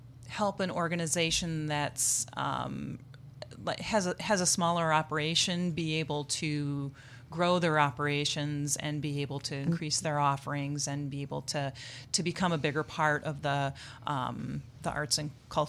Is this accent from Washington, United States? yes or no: no; Indiana, United States; Well, I've primarily lived in Northwest Indiana. So I was born in Northwest Indiana and lived in between Lake and Porter counties during my childhood.